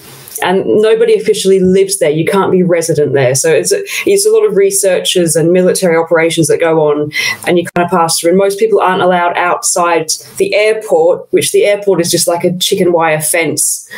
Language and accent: English; New South Wales, Australia; Basically, when I was a child, I grew up in the Blue Mountains in Australia